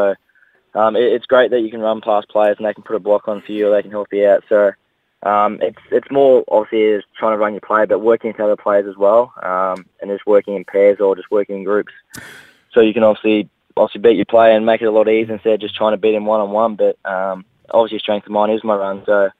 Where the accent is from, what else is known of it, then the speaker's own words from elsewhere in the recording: Mount Martha, Victoria, Australia; No, I'm from Mount Martha. Ruffy always likes to claim I'm from Frankston, but I'm well south of Frankston.